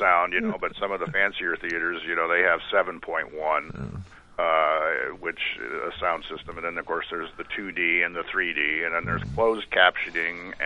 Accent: Story City, Iowa, United States; You know, I've been born and raised in Story City. I love Story City, and so it was a no-brainer to do this.

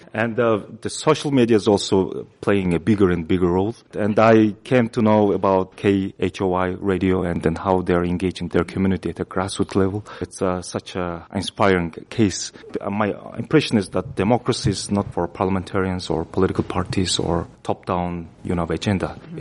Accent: Georgia; English is a second language; I'm from Georgia. It's a country near the Black Sea. I work in government.

